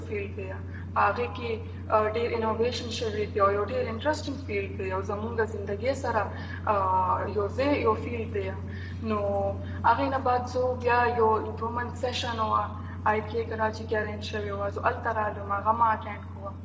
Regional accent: Mardan, Khyber Pakhtunkhwa, Pakistan; او زه د خیبر پختونخوا یو وړی کې شهر د مردان نه تعلق لرم،

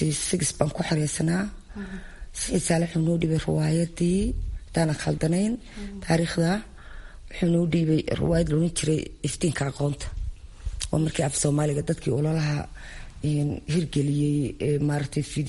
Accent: Djibouti; also born or lived in Hargeisa, Somalia; waxaan ku dhashay in Hargeysa waxaan ku koray Djibouti 6 sano la igu geeyay

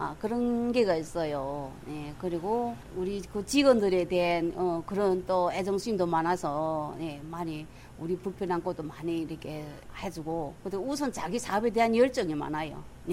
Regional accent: North Korea; moved away

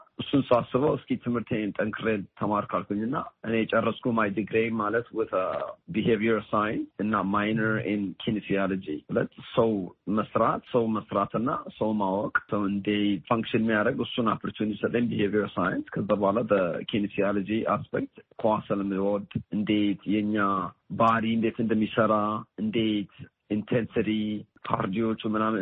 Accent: Addis Ababa, Ethiopia; also born or lived in Arba Minch; now in United States; ያደኩት የተወለድኩት ቦታው አርባ ምንጭ ነው። ከአርባ ምንጭ ወደ አዲስ አበባ 7 ወይ 6 ወደዛ መጠንና ከአዲስ አበባ እዛ ነው በቃ ያደግኩት። ብዙ ትምህርት ቤት የሄድኩት እዛ አካባቢ ነው። እና … ከአዲስ አበባ እና ከአርባ ምንጭ።

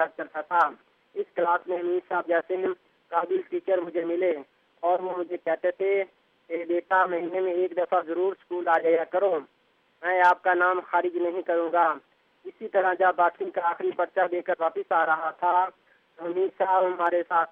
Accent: Harappa, Punjab, Pakistan; تخت number 3 Harappa station تحصیل ضلع ساہیوال سے ہے۔

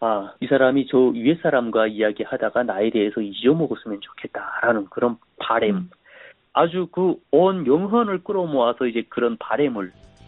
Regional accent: North Korea; moved away as an adult; now in South Korea; 제가 대한민국을 선택을 했었던 거는 제가 제 아내에게 2주 동안 비즈니스 출장을 갔다 오겠다라고 거짓말을 하고 탈북을 했잖아요.

